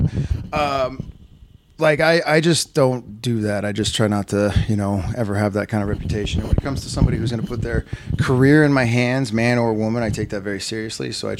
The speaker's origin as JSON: {"language": "English", "town": "Las Vegas", "region": "Nevada", "country": "United States", "tie": "born or raised there", "said": "I grew up out here in Vegas."}